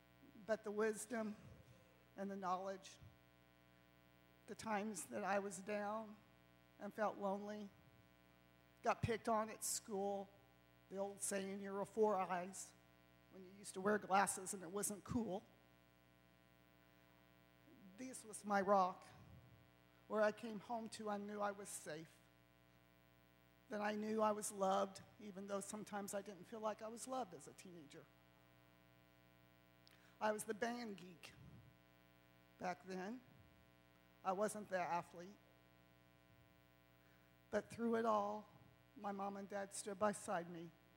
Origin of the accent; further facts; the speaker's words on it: Rockville, United States; now in Arizona, United States; I currently live out in Arizona. So I grew up in Rockville basically all my life.